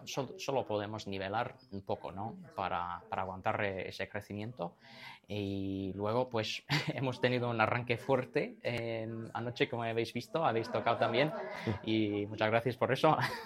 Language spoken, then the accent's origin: Spanish; Basque Country, Spain; Aquí como vasco